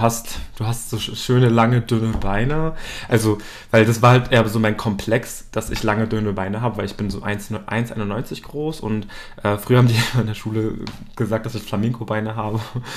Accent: Berlin, Germany; ich bin tatsächlich sehr froh, in Berlin aufgewachsen zu sein, auch wenn es nicht immer sehr einfach war.

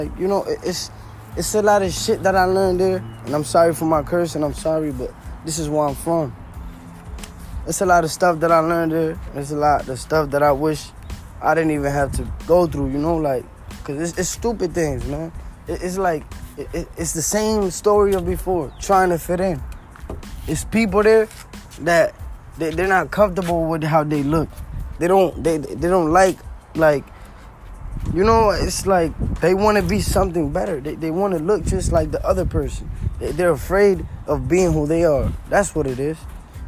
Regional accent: Dominican Republic; English is a second language; now in Passaic, United States; So I moved to New Jersey, Passaic, New Jersey. United States. I came from Dominican Republic. I didn't know no English.

